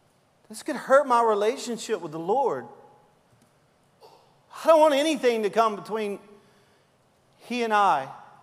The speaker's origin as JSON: {"language": "English", "region": "Louisiana", "country": "United States", "said": "I'm a Cajun."}